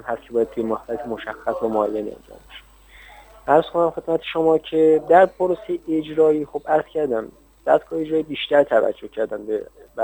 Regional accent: Hamadan, Iran; born there; من بهتون گفته بودم من متولد همدانم

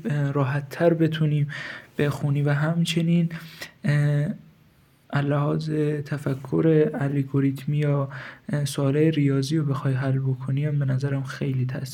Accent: Hamadan, Iran; also born or lived in Malayer; متولد 1384، محل تولدم ملایر بوده و یه دو سالی ملایر بودیم و بزرگ شده همدانم و حدودا دو سال بعد اینکه ملایر به دنیا اومده اومدیم همدان.

